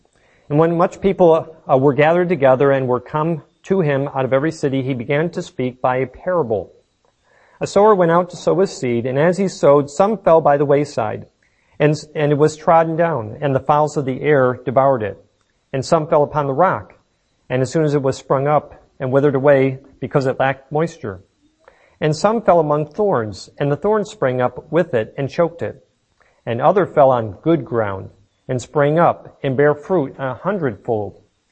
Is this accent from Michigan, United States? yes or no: yes; Michigan, United States; And of course, growing up in Michigan, everybody knows in Michigan you got a lot of clay.